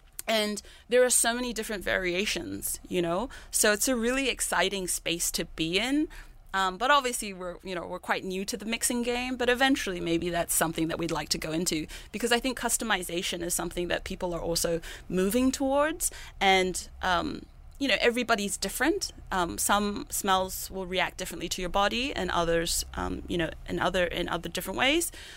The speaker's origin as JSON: {"language": "English", "region": "Dubai", "country": "United Arab Emirates", "tie": "born or raised there", "said": "Growing up in Dubai, anywhere you go inside a mall"}